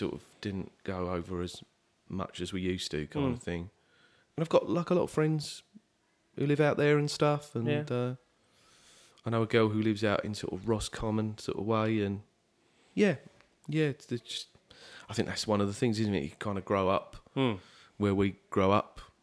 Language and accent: English; Bexleyheath, London, United Kingdom; also born or lived in Sidcup / Dartford; I was born in Queen Mary's Hospital in Sidcup, mm-hmm. and sort of grew up in Bexleyheath, and then sort of moved a bit further into sort of Dartford area.